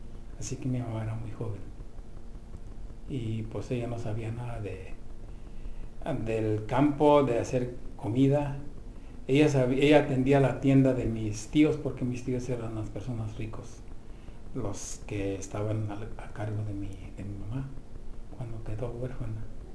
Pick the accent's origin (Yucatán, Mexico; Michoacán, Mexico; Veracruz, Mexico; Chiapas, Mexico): Michoacán, Mexico; Morelia; also born or lived in Indaparapeo; Yo soy nacido en un pueblito que se llama Indaparapeo, pero criado en Morelia, Michoacán, en México.